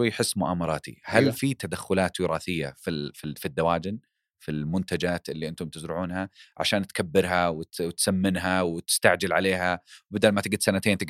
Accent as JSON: {"language": "Arabic", "country": "Saudi Arabia", "said": "في شيء فارق شفته برا مش مطبق عندنا في السعودية؟"}